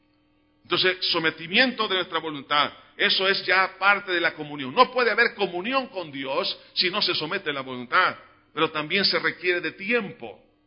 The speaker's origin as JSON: {"language": "Spanish", "country": "El Salvador", "said": "No progresamos, hermanos, como salvadoreños"}